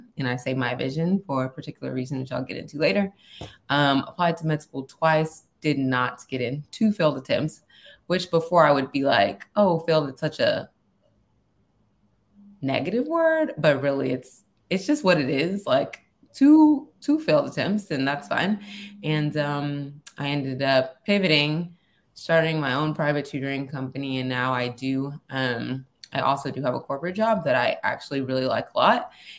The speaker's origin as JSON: {"language": "English", "town": "Houston", "region": "Texas", "country": "United States", "tie": "born or raised there", "said": "born and raised in Houston, Texas. I am a proudly half Nigerian."}